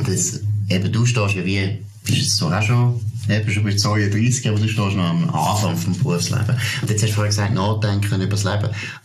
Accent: Switzerland; ich sage jetzt das so ein bisschen als Schweizer

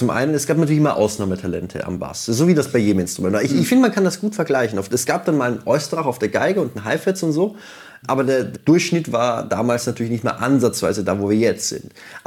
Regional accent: Vienna, Austria; ich komme ja aus Wien.

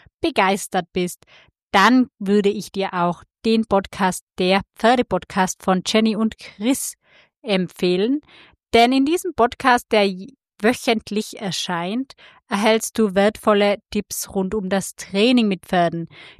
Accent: Tyrol, Austria; sagt man bei uns in Tirol

